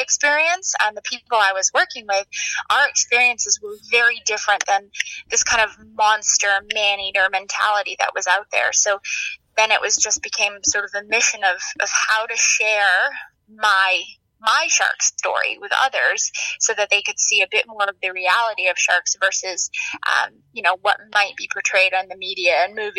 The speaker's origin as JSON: {"language": "English", "region": "Maine", "country": "United States", "tie": "born or raised there", "said": "And I grew up in Maine, and my dad used to go to Florida every year for work, and we would go."}